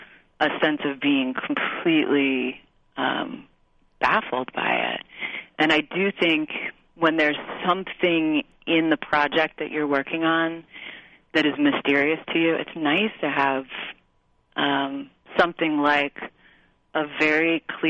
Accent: New York, United States; I grew up on Long Island, and I would go into the city a lot.

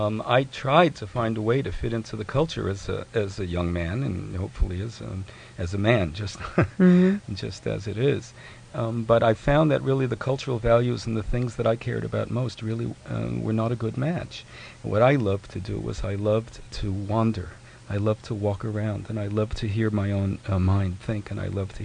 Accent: Bronx, New York, United States; and I grew up in the East Bronx

